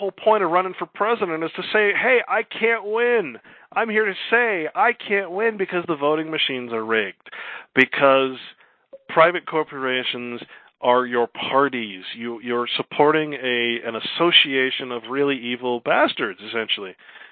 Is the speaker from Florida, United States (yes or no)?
no; California, United States; Well, I grew up in California, so we had something called a proposition.